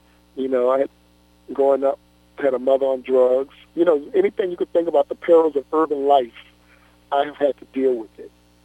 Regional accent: New Orleans, Louisiana, United States; I grew up in New Orleans in the Desire Project.

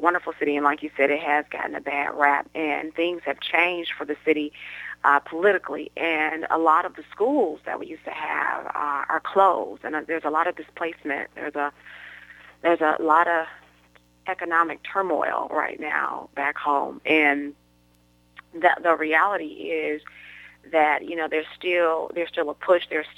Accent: Detroit, Michigan, United States; now in Texas, United States; Home is Michigan. Home is Detroit, Michigan.

